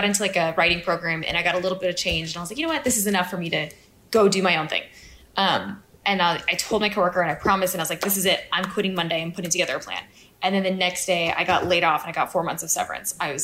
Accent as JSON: {"language": "English", "region": "Colorado", "country": "United States", "said": "I'm from Colorado."}